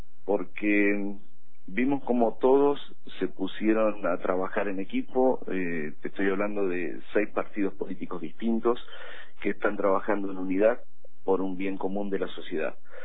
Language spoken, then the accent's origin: Spanish; Villa Regina, Río Negro, Argentina; yo soy de Villa Regina